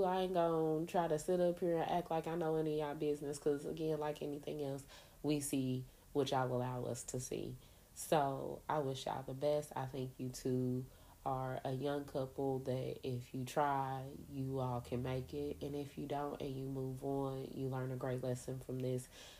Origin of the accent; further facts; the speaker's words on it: Indianapolis, Indiana, United States; I am from Indianapolis, Indiana, aka Naptown, aka Napganistan.